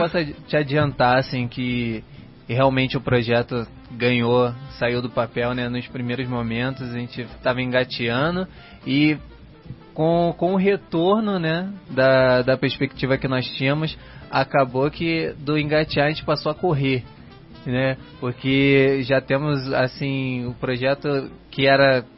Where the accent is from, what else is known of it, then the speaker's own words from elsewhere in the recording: Rio de Janeiro, Brazil; Sou do Rio de Janeiro, né? Sou acostumado com o samba